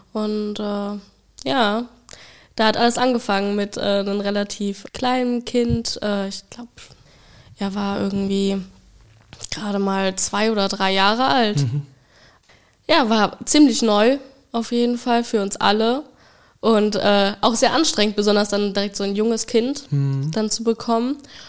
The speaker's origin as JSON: {"language": "German", "region": "North Rhine-Westphalia", "country": "Germany", "said": "komme aus der Nähe von Aachen, gehe momentan noch zur Schule und mache jetzt demnächst im Sommer mein FSJ."}